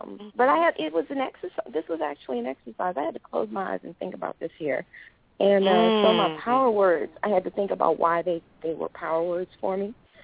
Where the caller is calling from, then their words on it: Atlanta, Georgia, United States; from Atlanta.